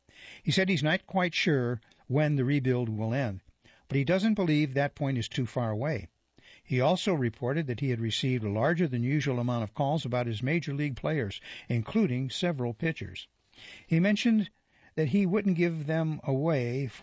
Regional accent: New Hampshire, United States; a business from my hometown in New Hampshire

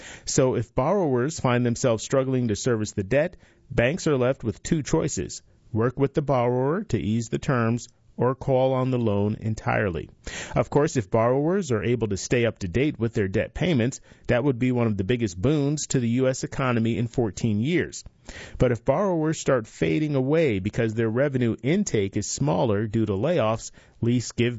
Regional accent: Iskenderun, Hatay, Turkey; the epicenter was a little more than 100 miles from my hometown in Alexandretta.

